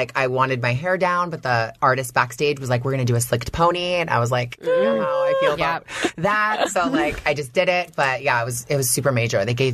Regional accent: Toronto, Ontario, Canada; I grew up in Canada, in Toronto, like, in the suburbs.

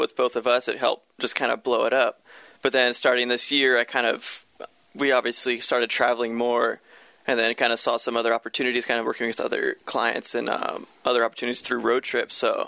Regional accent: Sacramento, California, United States; I'm originally from Sacramento, so that's kind of what stemmed me into getting into the automotive industry. It's very small up there

